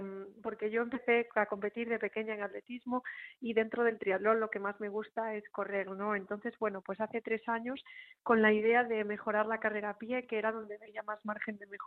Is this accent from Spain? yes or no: yes; Vigo, Galicia, Spain; soy de Vigo, tengo 33 años